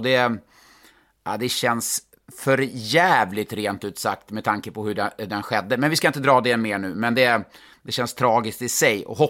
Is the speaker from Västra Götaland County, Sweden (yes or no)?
no; Stockholm County, Sweden; also born or lived in Värmland; det borde vara svårare för mig som halvt värmlänning, helt stockholmare tänkte jag säga